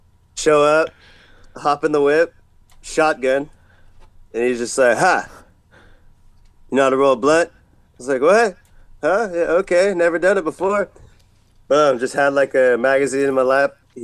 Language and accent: English; San Diego, California, United States; Growing up in San Diego, having fucking sunshine.